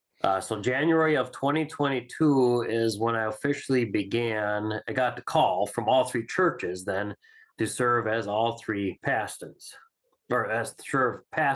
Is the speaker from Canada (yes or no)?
no; Wisconsin, United States; So I'm originally from Southeast Wisconsin, went through the track of pre-seminary at the Concordia, Wisconsin, right through Seminary St. Louis.